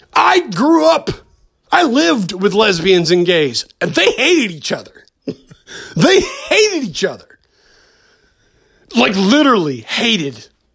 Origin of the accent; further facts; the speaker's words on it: United States; Well, I'm an American and I have roots in I'm like Icelandic.